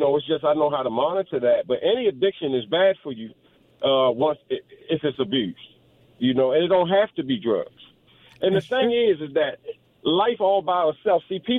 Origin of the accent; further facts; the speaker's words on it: Baltimore, Maryland, United States; And I grew up in Reservoir Hill, and I had my bouts and my battles with the streets, my spiritual battles.